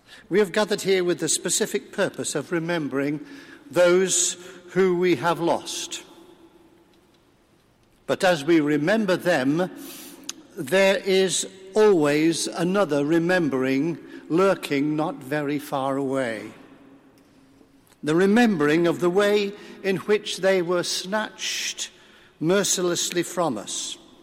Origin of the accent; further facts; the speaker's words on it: Coventry, West Midlands, United Kingdom; born there; I was born in Coventry while the Nazi bombs were raining down on the city.